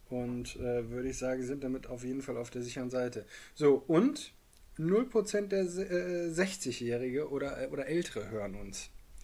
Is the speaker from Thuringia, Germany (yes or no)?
no; Bielefeld, North Rhine-Westphalia, Germany; Liebe Grüße aus Bielefeld. Ich bin ja Bielefelder. Also liebe Grüße aus Bielefeld.